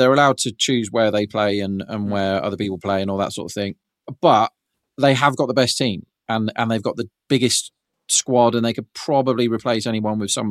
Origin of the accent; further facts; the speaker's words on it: England, United Kingdom; which is why, even as an Englishman